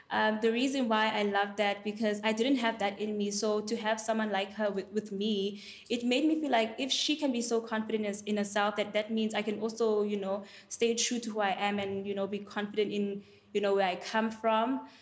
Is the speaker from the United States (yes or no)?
no; South Africa; I am a South African YouTuber, a content creator, and a model.